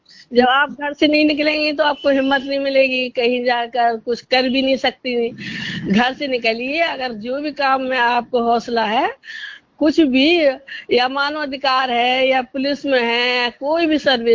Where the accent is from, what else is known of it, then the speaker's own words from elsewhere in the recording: Banda, Uttar Pradesh, India; मैं बांदा जिले की रहने वाली हूँ।